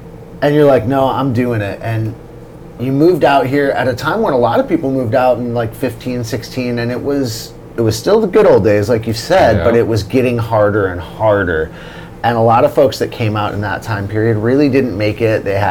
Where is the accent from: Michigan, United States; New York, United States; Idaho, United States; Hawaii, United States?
Michigan, United States; now in Willow Creek, United States; I came from Michigan as well